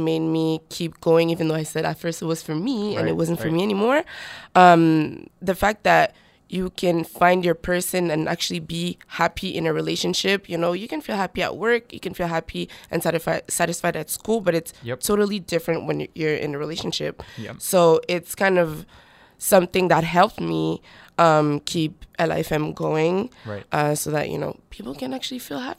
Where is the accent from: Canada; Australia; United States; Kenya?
Canada; Montreal, Quebec; But I was born and raised in Montreal. I went to school in Fairmount in Collège Français. So I studied very much in French.